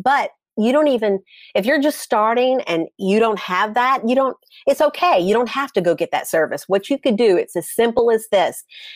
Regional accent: the South, United States; You know, I'm from the South, and we enjoy cooking and entertaining, right?

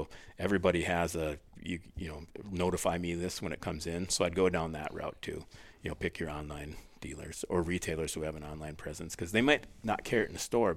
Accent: Minnesota, United States; I grew up in Minnesota. I've lived here.

